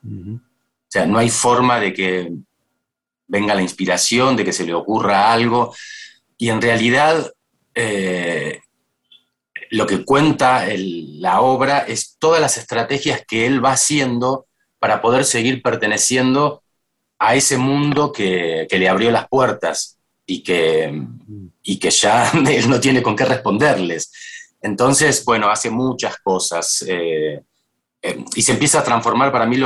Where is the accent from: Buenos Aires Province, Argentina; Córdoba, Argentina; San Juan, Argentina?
Buenos Aires Province, Argentina; Mar del Plata; Yo soy de Mar del Plata y tuve un contacto, una relación muy estrecha con el cine de adolescente.